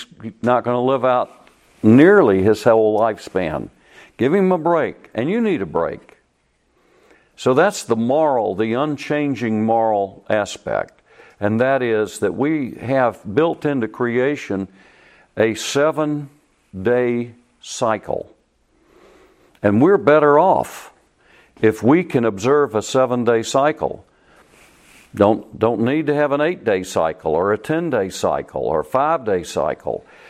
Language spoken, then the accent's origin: English; Louisiana, United States; since I'm from Louisiana, that y'all are going to patronize that vile thing after they treat...